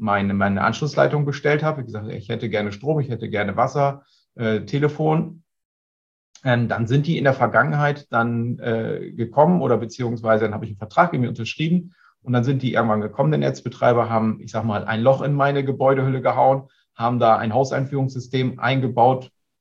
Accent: Northern Germany, Germany; Ich komme ja hier oben aus dem Norden

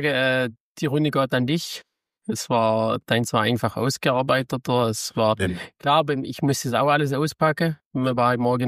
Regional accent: Baden-Württemberg, Germany; Da sind wir Schwabe ein bisschen.

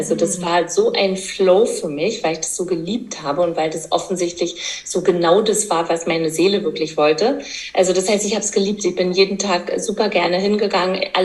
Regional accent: East Germany, Germany; komme aus dem Osten, das heißt Geburtshilfe gab es ja bei uns nur im Kreißsaal, also nicht Hausgeburtshilfe.

